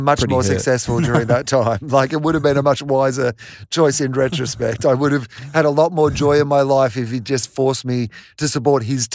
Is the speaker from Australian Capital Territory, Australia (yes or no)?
no; Melbourne, Victoria, Australia; I am an AFL person and I was raised in Victoria.